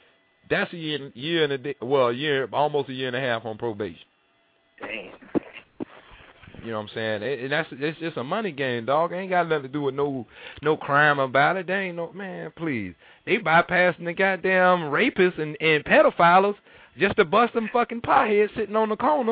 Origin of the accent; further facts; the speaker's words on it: Florida, United States; I'm from Florida down here looking for some of that good, you know what I'm saying, that good pine.